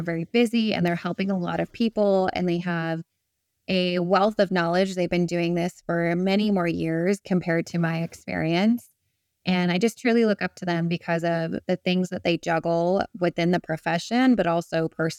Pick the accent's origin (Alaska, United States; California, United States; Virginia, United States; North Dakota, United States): Alaska, United States; So I grew up in Alaska, so lots of mountains, hiking, snowboarding, ice skating